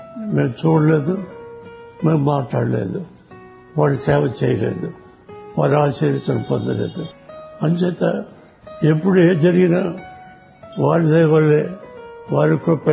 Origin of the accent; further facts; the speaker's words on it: Dharmavaram, Andhra Pradesh, India; మా స్వగ్రామం ధర్మవరం విజయనగరం జిల్లా